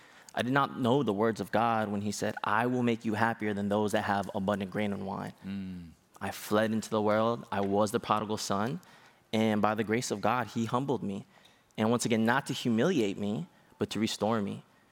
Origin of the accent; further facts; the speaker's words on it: Los Angeles, California, United States; moved away as an adult; born and raised in Los Angeles, and I just moved here 10 days ago.